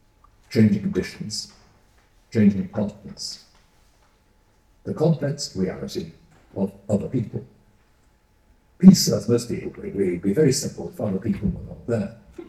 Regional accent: Wales, United Kingdom; I come from Wales, where this is not entirely like a question today

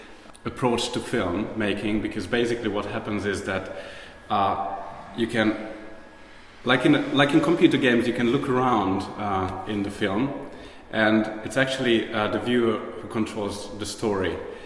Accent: Hungary; and I'm from Hungary.

